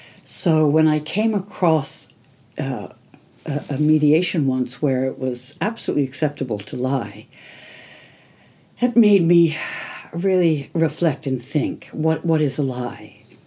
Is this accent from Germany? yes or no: no; United States; the culture I was raised in here in the United States, where I was raised not to lie